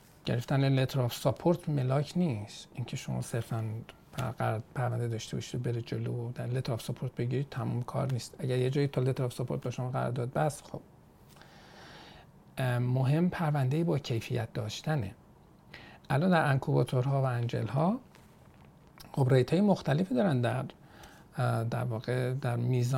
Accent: Iran; دنبال این باشیم که ما نفهمند وقت ما ایرانی هستیم.

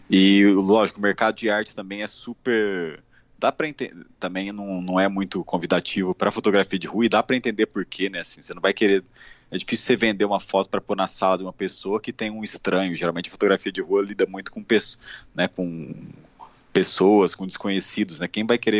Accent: Minas Gerais, Brazil; aí onde eu ia para minha cidade natal, interior de Minas, também fotografava

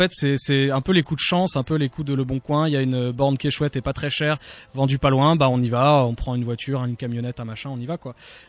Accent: Béziers, Occitanie, France; born there; je suis né à Béziers le 26/87.

